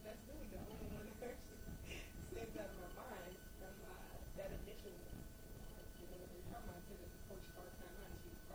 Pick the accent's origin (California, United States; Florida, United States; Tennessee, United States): Tennessee, United States; Even though I'm from Tennessee, the part of Tennessee we're from, we really didn't do yes, ma'am, no, ma'am